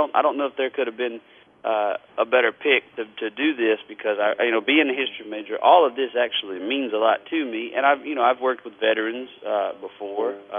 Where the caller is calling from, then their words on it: Nashville, Tennessee, United States; I am calling you from Nashville, Tennessee, man.